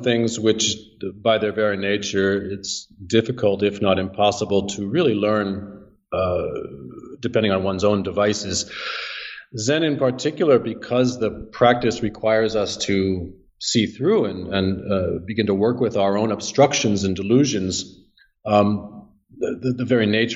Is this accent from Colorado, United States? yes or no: no; New Jersey, United States; now in Chicago, United States; New Jersey.